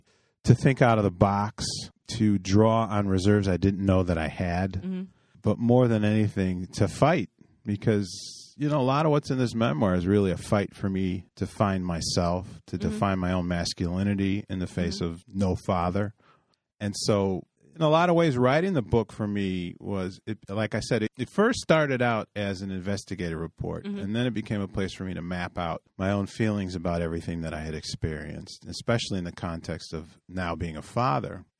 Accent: Chicago, Illinois, United States; growing up in Chicago in the Humboldt Park, Logan Square area.

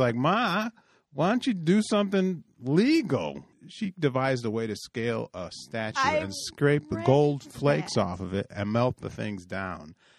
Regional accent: Chicago, Illinois, United States; growing up in Chicago in the Humboldt Park, Logan Square area.

